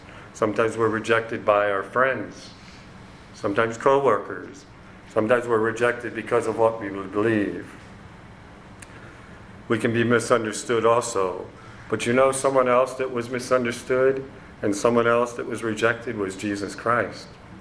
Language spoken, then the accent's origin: English; East Coast, United States; I come from the East Coast, and sometimes I might say something that does not sound Oregonian, maybe. You know, and then, but it's an East Coast slang